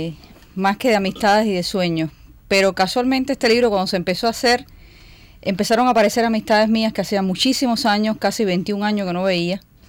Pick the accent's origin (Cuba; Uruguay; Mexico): Cuba; soy cubana por supuesto